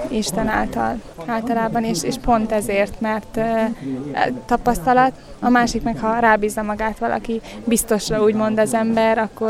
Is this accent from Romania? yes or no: no; Zakarpattia Oblast, Ukraine; moved away as an adult; now in Hungary; Főiskolára indultam még, én kárpátaljai vagyok, és Magyarországon a főiskolára indultam